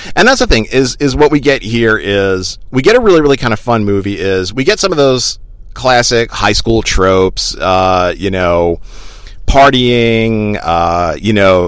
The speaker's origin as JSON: {"language": "English", "country": "United States", "said": "you know, I'm an American. My wife is Asian."}